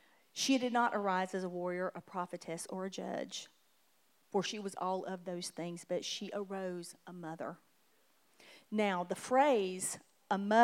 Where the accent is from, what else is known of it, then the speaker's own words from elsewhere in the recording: Georgia, United States; It makes me sound like I'm not from Georgia.